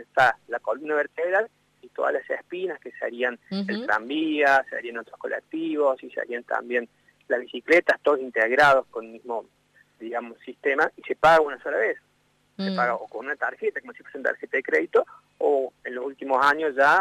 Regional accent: Tío Pujio, Córdoba, Argentina; now in Córdoba, Argentina; si yo bien vivo hace mucho tiempo en la ciudad de Córdoba, soy originario de Tío Pugio, al lado de Villa María.

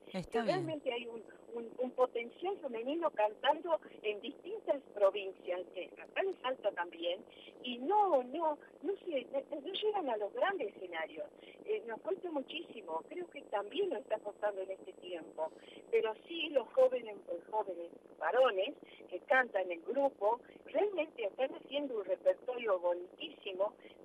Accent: San Carlos, Salta, Argentina; todo lo que se ha vivido en San Carlos, en mi pueblo, en el Valle Calchaquí

